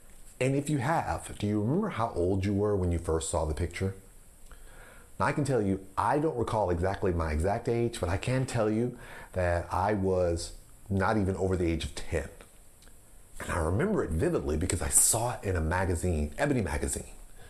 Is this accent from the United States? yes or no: yes; Deep South, United States; I grew up in the Deep South, and my first awareness of lynchings was well before the age of 10